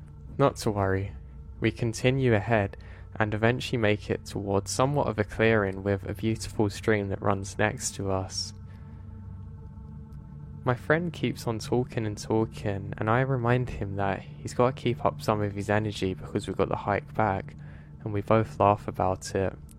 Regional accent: United States; born there; I am American. I was born in America, but my father's from Norway

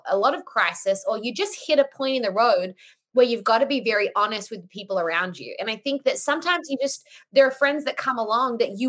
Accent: Australia; moved away as an adult; now in Los Angeles, United States; Well, I am an Aussie chick that moved to LA 8 years ago and good times all around.

